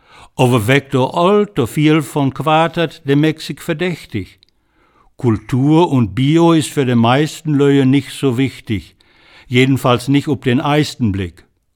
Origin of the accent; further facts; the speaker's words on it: Clarholz, North Rhine-Westphalia, Germany; Min Durb Klolde, Klarholz, Kreis Gütersloh, ist meine Heimat. Ich sind doch geboren, ich lebe